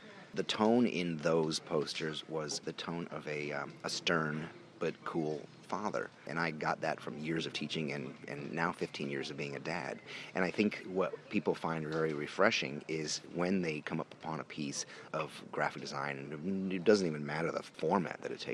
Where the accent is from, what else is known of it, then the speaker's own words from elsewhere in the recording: Brooklyn, New York, United States; I'm from Brooklyn, New York.